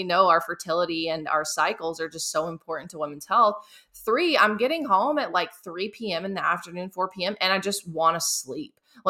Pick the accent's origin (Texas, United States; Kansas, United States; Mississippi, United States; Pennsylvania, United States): Mississippi, United States; And so I grew up in the South Mississippi.